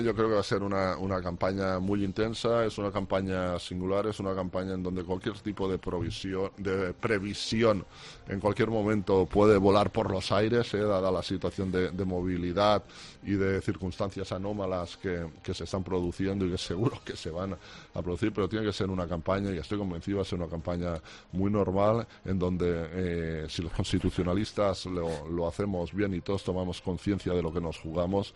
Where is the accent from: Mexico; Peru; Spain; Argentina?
Spain; Catalonia; Yo tengo que decir que como catalán tampoco no me gusta esta decisión.